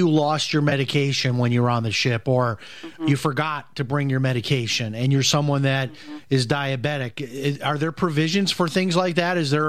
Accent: Chicago, Illinois, United States; Now, this is somebody emailing from Chicago, my hometown.

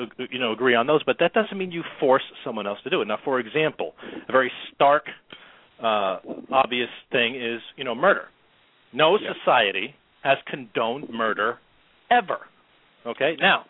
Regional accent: Virginia, United States; I'm from the Commonwealth of Virginia. We are at heart moonshine runners here.

